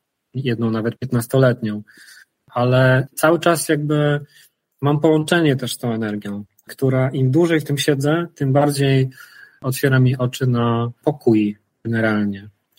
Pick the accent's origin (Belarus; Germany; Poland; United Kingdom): Poland; Łódź, Łódź Voivodeship; Wychowałem się na podwórku w ciemnej dzielnicy Łodzi.